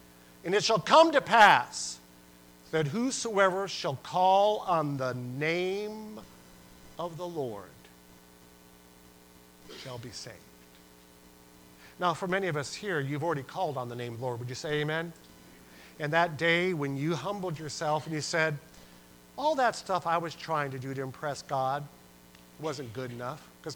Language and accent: English; New York, United States; I grew up in Western New York, and I grew up on a street named Steinhoff Road, and that's Steinhoff and Butts Road.